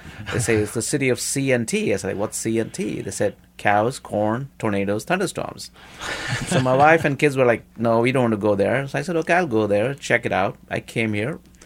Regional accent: India; people ask you, where are you from? I say, from India.

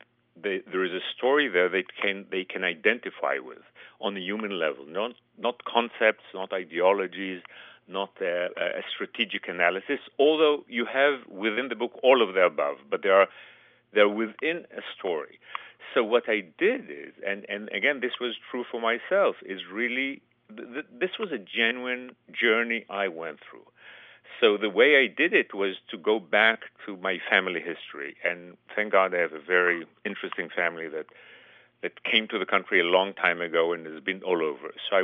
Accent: Israel; English is a second language; as you can hear from my accent, I'm totally an Israeli. I was not born in this country or elsewhere. I was born and raised there.

